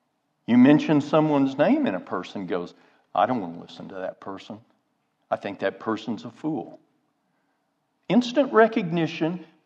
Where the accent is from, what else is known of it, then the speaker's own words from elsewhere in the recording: Oklahoma, United States; I'm from Oklahoma.